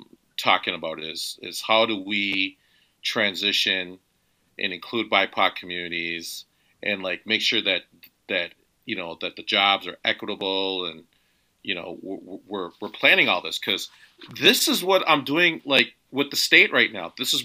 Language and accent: English; Red Lake, Minnesota, United States; I am from Red Lake.